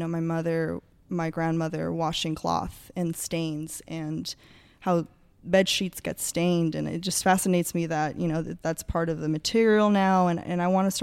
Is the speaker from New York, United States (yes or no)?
no; Las Vegas, Nevada, United States; being a woman, growing up in Las Vegas, growing up in the way I have been, and with immigrant families